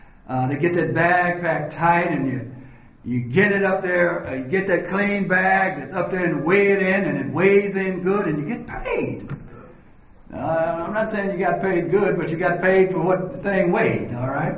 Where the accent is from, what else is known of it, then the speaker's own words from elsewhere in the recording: Arkansas, United States; Most of you know that I grew up in Arkansas. And There were occasions in my little hometown when we had to pick cotton.